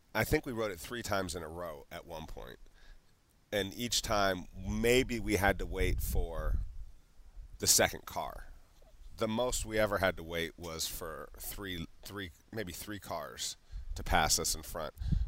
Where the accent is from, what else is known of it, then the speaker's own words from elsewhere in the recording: Cincinnati, Ohio, United States; born there; And I was born in Cincinnati, and that's where it's at, so it's kind of hard for me to say.